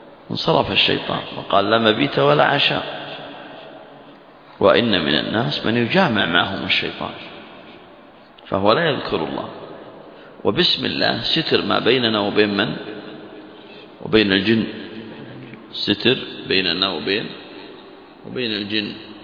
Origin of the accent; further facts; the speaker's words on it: Saudi Arabia; وأيضا عندنا في المملكة العربية السعودية